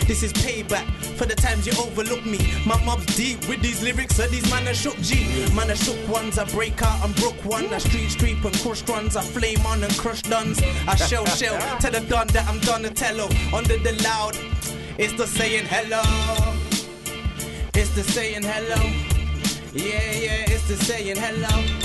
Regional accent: Leicester, East Midlands, United Kingdom; Yeah, I'm from Leicester.

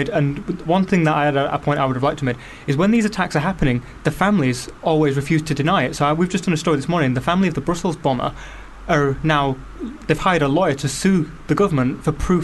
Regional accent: North East England, United Kingdom; You know, I'm from a council estate on the North East.

